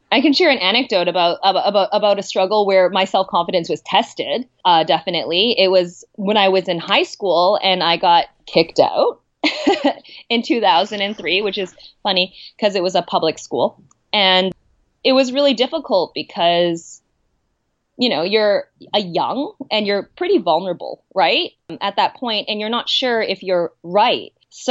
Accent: Canada; being Chinese Canadian, because when it comes to being Canadian and growing up in the Western world

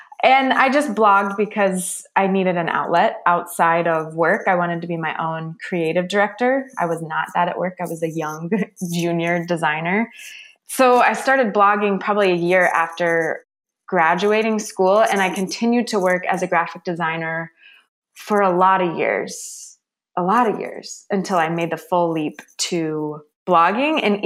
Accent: Texas, United States; also born or lived in Colorado, United States; I'm not a Texan, but I grew up in Texas.

